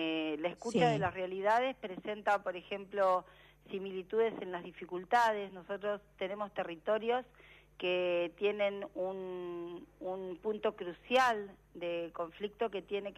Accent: Santa Cruz, Argentina; soy santacruceña

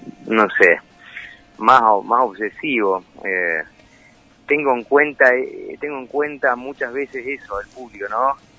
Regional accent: Córdoba, Argentina; also born or lived in Buenos Aires; yo como cordobés, ¿no? Viviendo tantos años en Buenos Aires. Lo digo porque ahora vivo en Córdoba hace un tiempo

